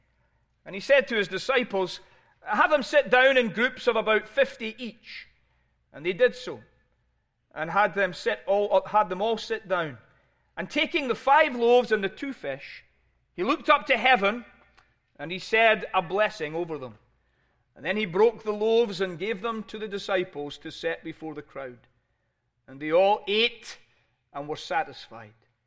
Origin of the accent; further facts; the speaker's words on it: Scotland, United Kingdom; When I was growing up in Scotland, I would attend Sunday school.